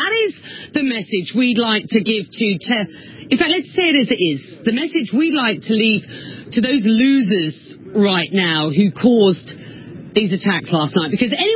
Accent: London, United Kingdom; As a Londoner, and a proud one

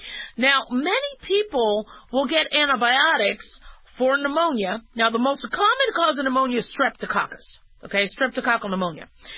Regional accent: Arizona, United States; also born or lived in Las Vegas, Nevada; I grew up in Arizona and Vegas, and I would love just hanging out by the produce.

